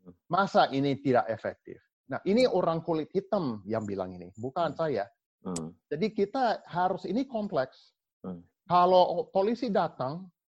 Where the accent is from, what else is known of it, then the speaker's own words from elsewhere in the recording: United States; Indonesian is a second language; Sebetulnya, Pak, sebagai orang Amerika, saya berhak mengatakan ini. Saya berhak mengatakan ini sebagai orang Amerika.